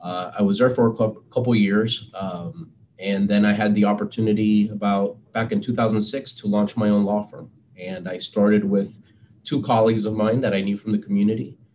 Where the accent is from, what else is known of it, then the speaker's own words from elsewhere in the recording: Miami, Florida, United States; Well, I'm a local Miami person. I was raised in Miami. I went to University of Miami for undergrad. Then I went to Florida State for law school. Soon after law school, I came back to Miami.